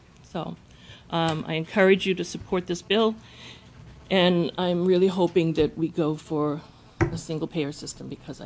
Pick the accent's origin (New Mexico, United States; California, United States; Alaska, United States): Alaska, United States; Homer; I'm from Homer. I'm coincidentally in Juneau for my son's birthday.